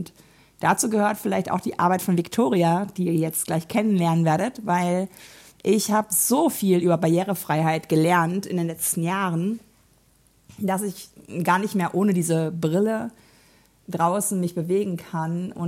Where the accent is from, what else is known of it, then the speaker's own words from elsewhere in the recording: Hamburg, Germany; was mich natürlich gefreut hat als Hamburgerin